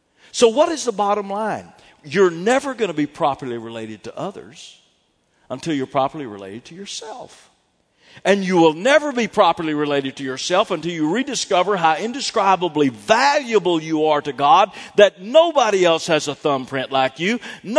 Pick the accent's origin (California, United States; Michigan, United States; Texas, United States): Texas, United States; Fort Worth; I grew up in Fort Worth, home at that time of the world's largest theological seminary.